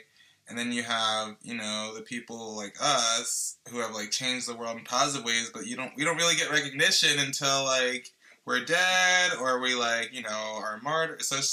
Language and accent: English; New York, United States; I'm from Long Island, like I said, or I grew up there at least.